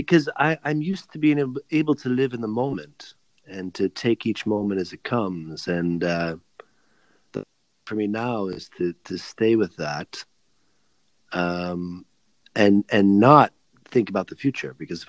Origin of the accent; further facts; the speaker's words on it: United States; I think for me as an American, I mean, I so strongly prize this concept of freedom.